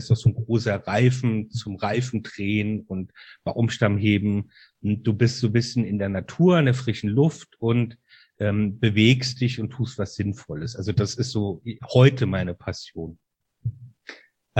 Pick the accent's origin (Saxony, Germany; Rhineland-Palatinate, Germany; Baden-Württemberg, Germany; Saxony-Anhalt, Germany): Rhineland-Palatinate, Germany; Mainz; Ich bin ein echter Mainzer-Bub, also Mainzer, und mit Leib und Seele Rheinhesse. Werde 48 Jahre alt.